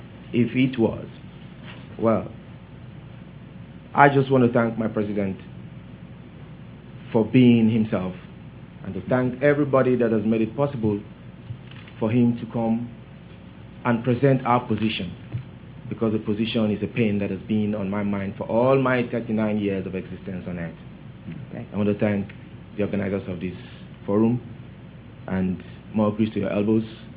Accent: Bayelsa, Nigeria; moved away as an adult; now in United States; I hail from Bayelsa State, Nigeria. My wife is from Delta State, Nigeria. We are all Ijaws.

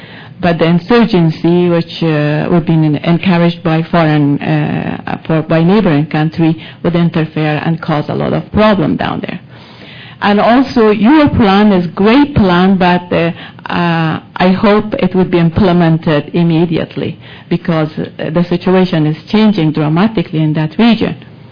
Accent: Afghanistan; English is a second language; moved away; and I'm from Afghanistan. I'm an employee of federal government here.

